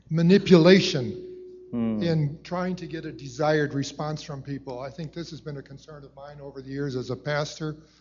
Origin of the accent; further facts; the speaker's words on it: Rochester, Minnesota, United States; from Rochester, Minnesota.